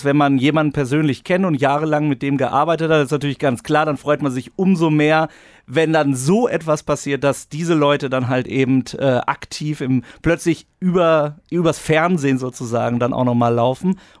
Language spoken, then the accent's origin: German; Bielefeld, North Rhine-Westphalia, Germany; Und jetzt kommen wir nach Bielefeld, worauf ich mich natürlich als Bielefelder ganz besonders freue